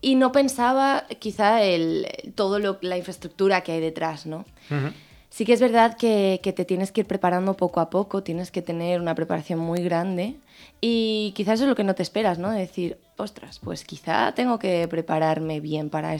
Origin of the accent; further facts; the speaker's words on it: Almàssera, Valencian Community, Spain; soy de aquí, de Valencia, nací aquí, en un pueblecito que se llama Almásera.